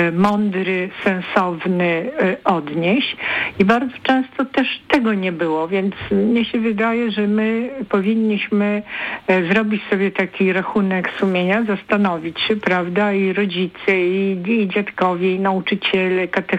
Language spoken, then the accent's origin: Polish; Bulgaria; Polish is a second language; Ja się wychowywałam w kraju ateistycznym, bardzo w Bułgarii